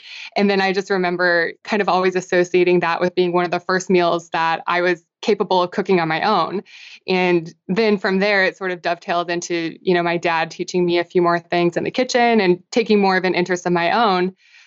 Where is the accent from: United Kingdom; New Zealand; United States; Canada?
United States; Midwest; But I grew up in the Midwest. I mean, kind of a traditional family setting.